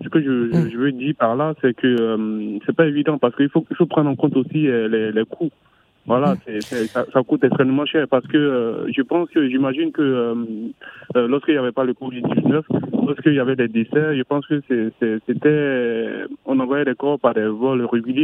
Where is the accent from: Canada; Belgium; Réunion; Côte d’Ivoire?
Côte d’Ivoire; now in France; Moi aussi, je vis en France, je suis ivoirien.